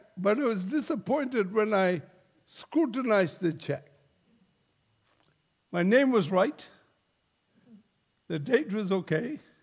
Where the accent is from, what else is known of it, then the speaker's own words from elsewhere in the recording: Malacca, Malaysia; moved away as an adult; I come from originally from Malaysia. I come from the very town the Cape Malays came from, Malacca, Malaysia.